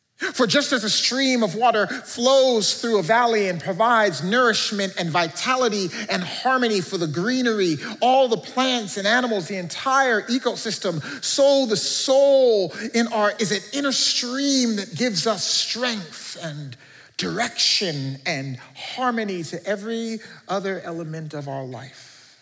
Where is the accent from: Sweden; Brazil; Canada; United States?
Canada; I'm Canadian